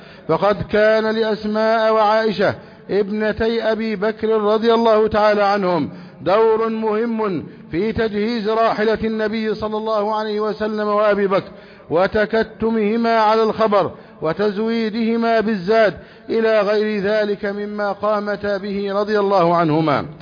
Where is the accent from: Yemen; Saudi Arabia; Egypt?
Egypt; بلدنا مصر